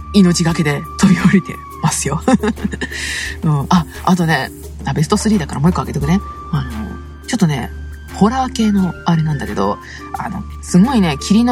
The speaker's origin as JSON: {"language": "Japanese", "region": "Saitama", "country": "Japan", "tie": "born or raised there", "said": "地元埼玉の片田舎でございます。町民です主に民家と畑がメインかな。"}